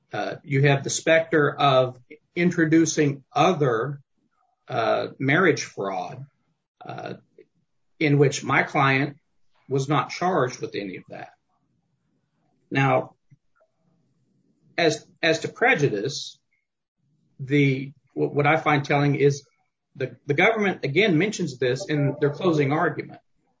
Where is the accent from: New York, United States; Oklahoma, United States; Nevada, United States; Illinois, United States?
Oklahoma, United States; Enid; I'm 52 years old and I practice in Enid, Oklahoma, my hometown.